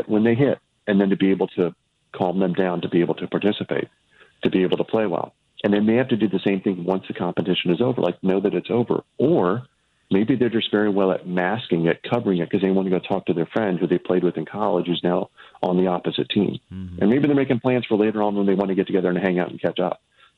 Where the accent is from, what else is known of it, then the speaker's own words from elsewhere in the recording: Midwest, United States; I grew up in the Midwest